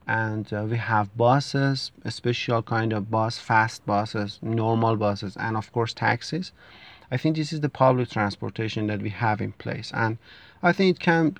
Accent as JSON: {"language": "English", "town": "Tehran", "region": "Tehran Province", "country": "Iran", "tie": "born or raised there", "second_language": "English", "said": "Well, actually, my hometown, Tehran, is a megacity with a population of, I think, 15 million people if we include the suburb."}